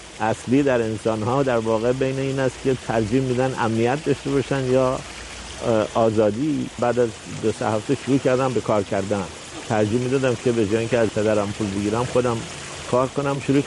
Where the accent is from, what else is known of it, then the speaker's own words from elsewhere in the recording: Tehran, Tehran Province, Iran; born there; من در تهران به دنیا آمدم، در خیابان ملک شعرهای بهار که خوشبختانه هنوزم ملک شعرهای بهار نام داره، در سال 1327.